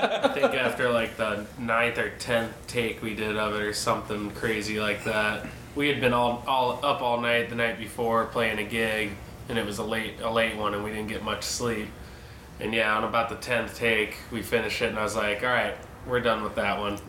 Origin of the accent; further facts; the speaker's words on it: St. Louis, Missouri, United States; I'm from the Lou, and I'm proud.